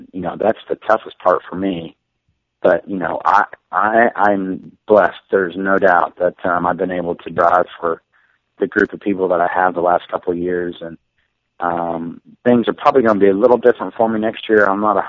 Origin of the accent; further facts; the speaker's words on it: Oklahoma, United States; which being in Indiana and growing up in Oklahoma, we have lakes, not ocean.